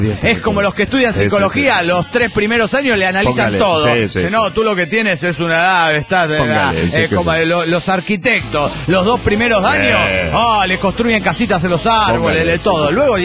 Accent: Rosario, Santa Fe, Argentina; Soy el canalla de Rosario, Argentina.

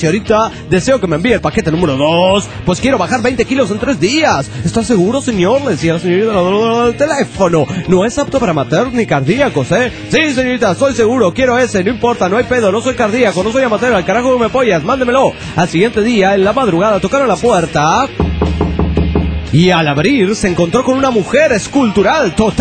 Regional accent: Chapala, Jalisco, Mexico; also born or lived in Corral Falso; yo he nacido en Corral Falso y luego me crié en Chapala.

